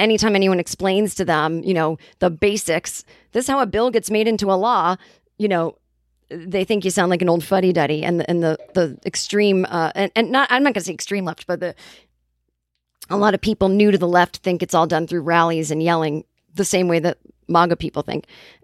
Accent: Massachusetts, United States; accent: Boston; And then we started talking in our Boston accents.

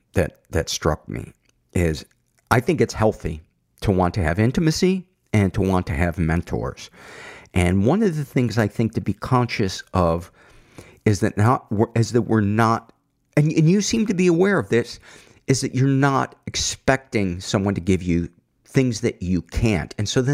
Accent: Chicago, Illinois, United States; I was born and raised in Chicago and started playing hockey when I was 7 or 8.

